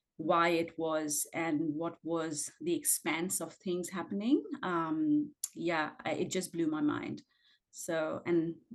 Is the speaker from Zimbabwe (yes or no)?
no; India; now in Australia; I'm actually from India as well. And right now I'm pursuing a PhD from Griffith University here in Australia.